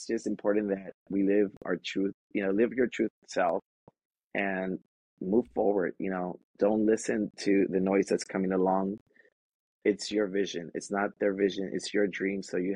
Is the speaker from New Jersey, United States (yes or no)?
no; Watts, California, United States; You know, I was raised in Watts by a single parent. You know, there was no one that I could look up to that I could say, oh my God, there's someone like me in South Central and Watts.